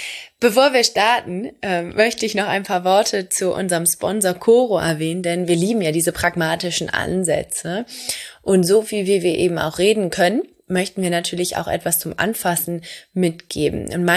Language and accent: German; Hamburg, Germany; Ich komme aus Hamburg